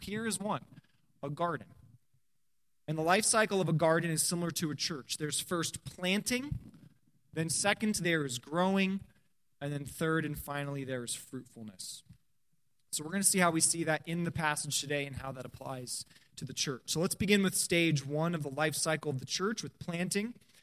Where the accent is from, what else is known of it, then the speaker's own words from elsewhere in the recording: Indiana, United States; I'm from Indiana. It's just humid all the time.